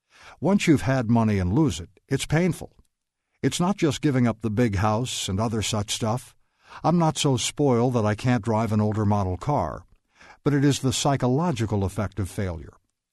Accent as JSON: {"language": "English", "town": "Mobile", "region": "Alabama", "country": "United States", "tie": "born or raised there", "said": "I decided to leave the West and head south. I returned to my hometown of Mobile, Alabama."}